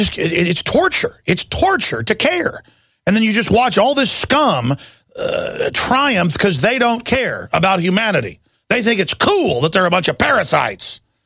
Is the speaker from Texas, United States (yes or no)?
yes; Dallas, Texas, United States; I grew up in Dallas, folks.